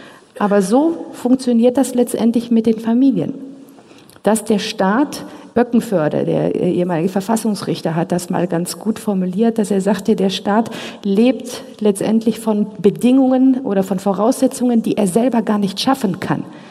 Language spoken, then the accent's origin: German; Romania; Ich stamme selber auch aus Rumänien.